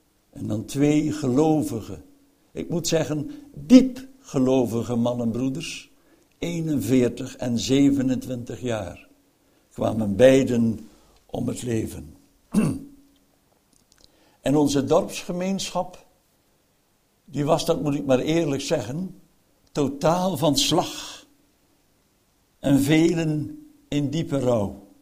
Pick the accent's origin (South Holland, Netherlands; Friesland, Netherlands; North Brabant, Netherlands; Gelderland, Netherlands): Friesland, Netherlands; Nou, dan ben ik een Fries in principe